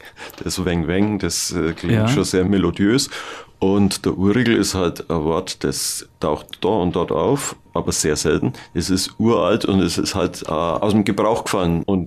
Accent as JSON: {"language": "German", "region": "Bavaria", "country": "Germany", "said": "Ich bin erst Franke, dann bin ich Bayer und auf jeden Fall muss man sagen, Mensch, ich bin in Franken. Wir leben, also gerade im östlichen Oberfranken, wir haben noch Prag näher als noch München oder Berlin."}